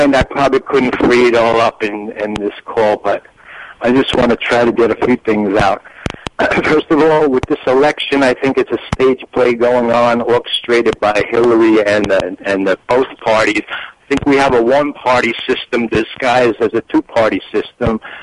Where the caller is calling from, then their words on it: Edgewater, Florida, United States; Oh, I'm calling from Edgewater, Florida. It's about 20 miles south of Daytona.